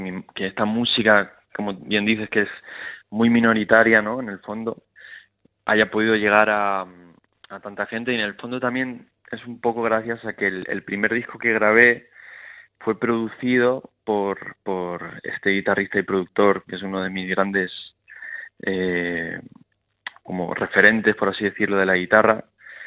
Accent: Lanzarote, Canary Islands, Spain; now in Madrid, Spain; yo me crié en Lanzarote, pero mi familia son de la península y siempre he estado muy ligado a los dos sitios

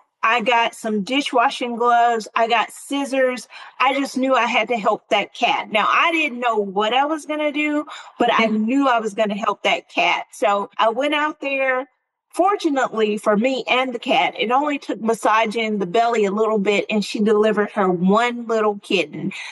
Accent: Athens, Alabama, United States; So I grew up in Athens, Alabama.

